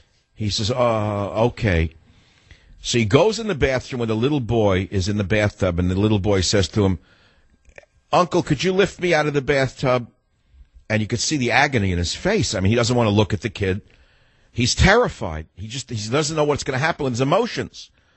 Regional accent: New York, United States; You know, here was a big city kid. I grew up in the Bronx, as you know, New York, in a tenement.

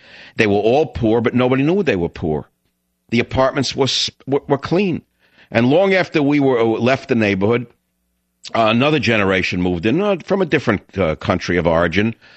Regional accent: The Bronx, New York, United States; My mother and father, if they were to talk about someone in the neighborhood, in the building, and we grew up in the Bronx, they would say, oh, he's a hard worker.

